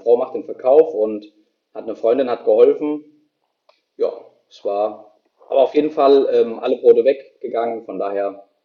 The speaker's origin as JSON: {"language": "German", "town": "Hüttenberg", "region": "Hesse", "country": "Germany", "said": "Bin aber dann 2012 wieder zurück hier nach Mittelhessen. Wie du eben schon gesagt hast, kommen wir aus der Nähe von Wetzlar. Hüttenberg ist ein kleine Gemeinde, kleines Dorf hier neben Wetzlar."}